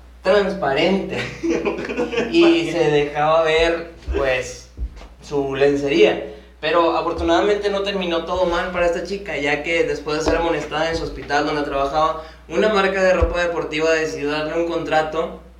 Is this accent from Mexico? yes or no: yes; Mexico; nosotros sabemos que como mexicanos nos encanta el chisme